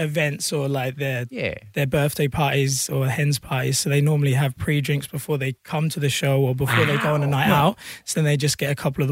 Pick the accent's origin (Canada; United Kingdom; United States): United Kingdom; England; Because I'm English, yeah.